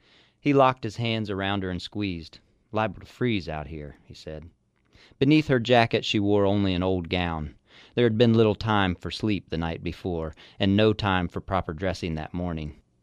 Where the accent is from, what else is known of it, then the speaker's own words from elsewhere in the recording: West Virginia, United States; moved away; those of us born and raised in West Virginia who then leave the state and you kind of have an underdog mentality, perhaps.